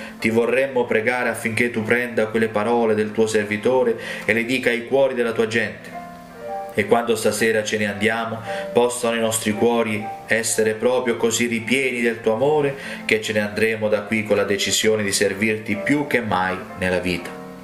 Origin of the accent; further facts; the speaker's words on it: Ireland; Italian is a second language; Dissi: sono irlandese, mia moglie è tedesca, il mio bambino è indiano e io sto parlando spagnolo.